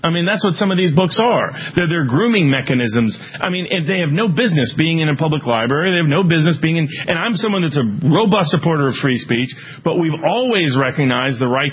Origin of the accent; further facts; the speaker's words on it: Tennessee, United States; Oh, well, I'm from Tennessee, so it's all going to be Democrat-run cities where the crime is, number one.